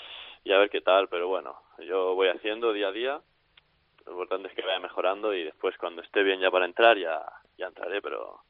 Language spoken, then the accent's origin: Spanish; Sallent, Catalonia, Spain; yo empecé en mi pueblo, en Sallent